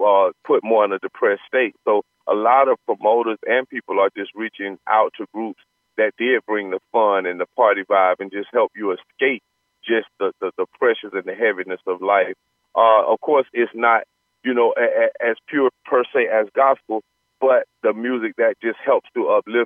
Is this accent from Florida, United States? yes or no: yes; Jacksonville, Florida, United States; Originally, myself, I'm from Jacksonville, Florida